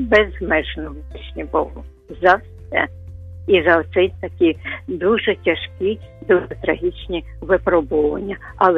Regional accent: Russia; Ukrainian is a second language; бо я росіянка, і взагалі мій весь рід з Росії, глибокої такої глибинки.

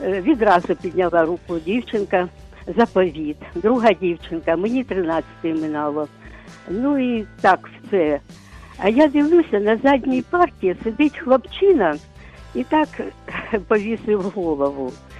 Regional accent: Kharkiv, Kharkiv Oblast, Ukraine; ми перед учнями розповіли, що ми з Харкова, краєзнавці

